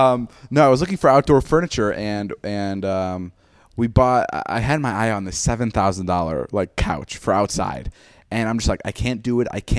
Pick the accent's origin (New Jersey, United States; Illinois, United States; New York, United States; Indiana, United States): Illinois, United States; Chicago; go buy tickets to the Chicago show. Like, if you're, Chicago's my hometown, and I'm really excited for that.